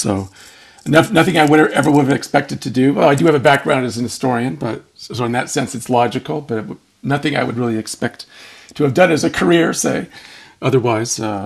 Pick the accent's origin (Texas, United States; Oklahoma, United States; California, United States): California, United States; Los Angeles; Well, I grew up in Los Angeles, and I basically lived in Los Angeles until I moved here when I was in my early 30s